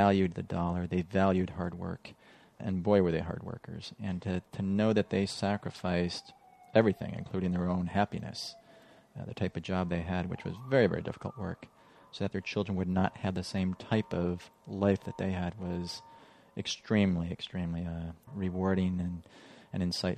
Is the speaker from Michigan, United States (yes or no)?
yes; Detroit, Michigan, United States; growing up in Detroit was interesting in that his experience at Ford Motor Company. I worked at a brass factory for most of my high school, a place called Anaconda Brass and Steel